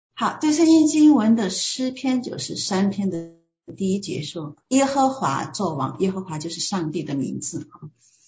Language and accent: Chinese; China